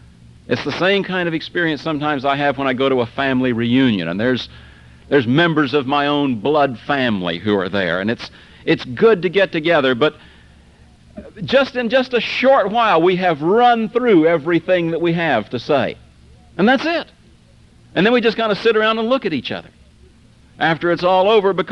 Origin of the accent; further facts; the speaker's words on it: Vero Beach, Florida, United States; I can go back to my hometown in Vero Beach, and I can get with some of my old childhood chums, my friends that I went to high school